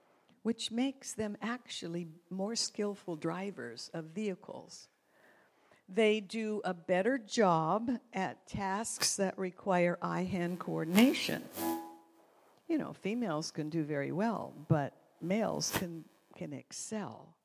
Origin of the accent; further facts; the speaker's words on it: Canada; born there; I love the Winter Olympics because I was born in Canada.